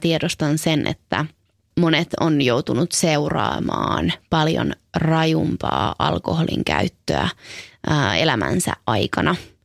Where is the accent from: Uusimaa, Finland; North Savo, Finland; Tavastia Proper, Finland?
Uusimaa, Finland; Helsinki; born there; No mä synnyin vuonna 1994 Helsingissä perheeseen, jossa oli isoveli, pari vuotta vanhempi, ja äiti ja isä.